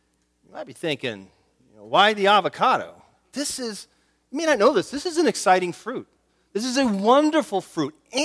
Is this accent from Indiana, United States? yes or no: no; Orlando, Florida, United States; but where I grew up in Florida, Central Florida, in Orlando, we had an avocado tree.